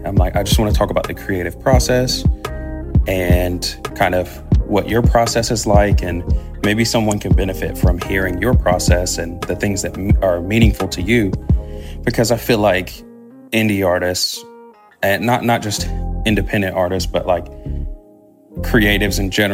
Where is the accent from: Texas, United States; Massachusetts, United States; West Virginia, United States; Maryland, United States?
West Virginia, United States; Charleston; accent: country; I grew up in Charleston, West Virginia, super country there. Some would call us hillbillies. And you can hear by my accent